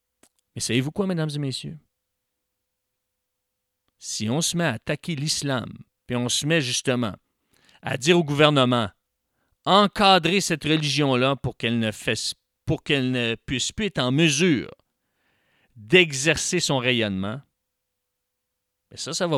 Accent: Quebec, Canada; Plus près, chez nous, au Québec

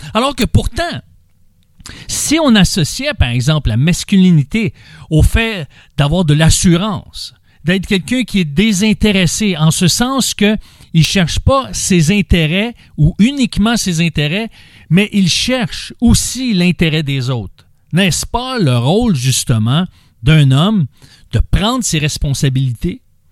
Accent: Quebec, Canada; Mais chez nous, au Québec, c'est plus qu'un tonton.

